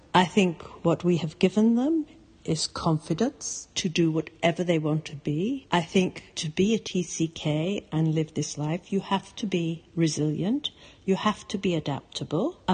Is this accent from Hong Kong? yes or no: yes; Hong Kong; also born or lived in South Africa / Netherlands / England; I was born in Hong Kong and grew up mainly in Hong Kong, but also had periods in South Africa and Holland and briefly in England, which, although is my passport country, Britain, that is, doesn't feel like home